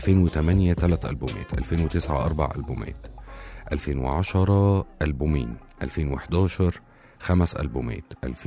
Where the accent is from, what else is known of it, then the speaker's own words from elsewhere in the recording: Egypt; ابتديت أنا كواحد مصري بعيد عن فكرة زي دي